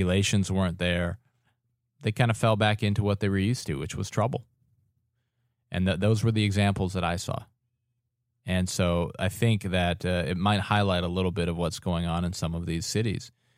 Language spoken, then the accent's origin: English; Wisconsin, United States; When I was growing up in Wisconsin, I lived north of Milwaukee about 3 hours and in more of a rural community.